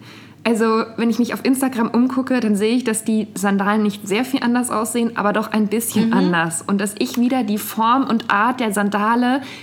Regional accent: Bavaria, Germany; born or raised there

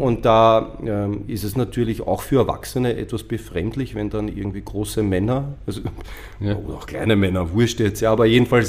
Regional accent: Baden-Württemberg, Germany; Als ich jung war, gab es so in Baden, wo ich aufgewachsen bin, viele Punker, Gothics, Skinheads, Mods, Teddy Boys

